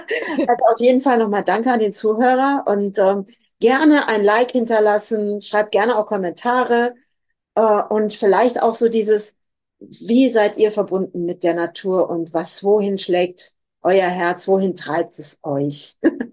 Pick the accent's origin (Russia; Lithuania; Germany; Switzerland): Germany; Dillenburg, Hesse; Ja, ich komme ja aus der Ecke von Dillenburg und so ursprünglich.